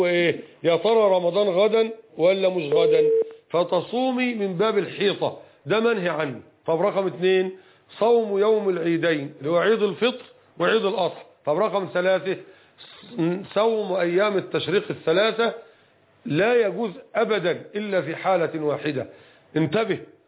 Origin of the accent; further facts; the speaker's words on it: Egypt; وإحنا عندنا في مصر هنا يأكلون المكرونة والرز